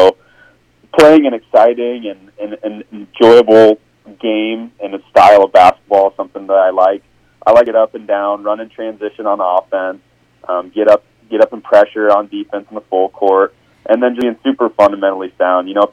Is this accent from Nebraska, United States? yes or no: yes; Burwell, Nebraska, United States; You know, I'm originally from Burwell, so Broken Bow is a very familiar place to me.